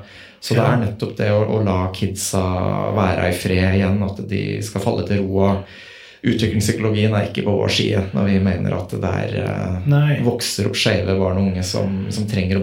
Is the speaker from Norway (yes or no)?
yes; Innlandet, Norway; Ja, så jag kommer från Toten